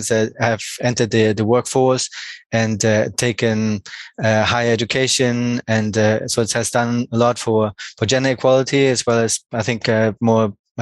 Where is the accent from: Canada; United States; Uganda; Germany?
Germany; born there; English is a second language; Next to Mannheim, I was born in southern Germany, next to Frankfurt.